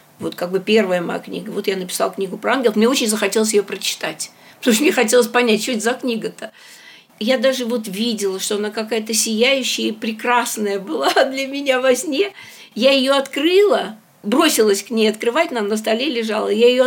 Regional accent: Kazakhstan; moved away as an adult; now in Moscow, Russia; я родилась в Симпалатинской области, а выросла в Казахстане.

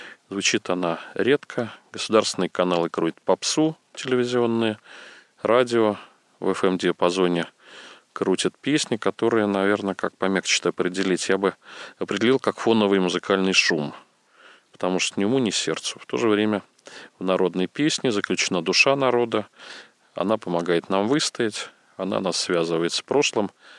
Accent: Vladimir, Vladimir Oblast, Russia; born there; я родился во Владимире, и родители у меня тоже из Владимирской области.

